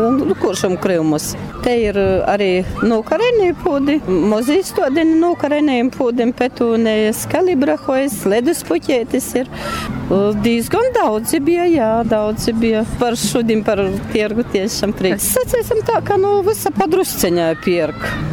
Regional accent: Rēzekne, Latgale, Latvia; Es esmu no Rēzeknes.

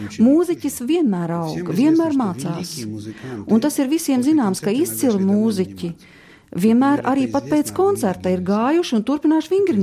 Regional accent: Kharkiv, Kharkiv Oblast, Ukraine; born there; Latvian is a second language; Es pats esmu dzimis Ukrainā. Harkovā. Tagad es esmu Šveicis pilsonis.

